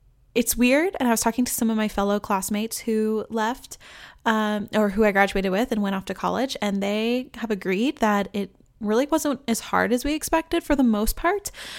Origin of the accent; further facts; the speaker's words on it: Tennessee, United States; now in Nashville, United States; Actually, I am home for the holidays from Nashville, Tennessee, back to my hometown in Tennessee.